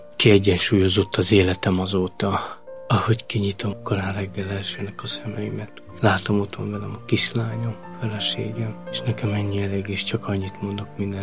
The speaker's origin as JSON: {"language": "Hungarian", "town": "Esztergom", "region": "Komárom-Esztergom", "country": "Hungary", "tie": "born there", "first_language": "Romani", "second_language": "Hungarian"}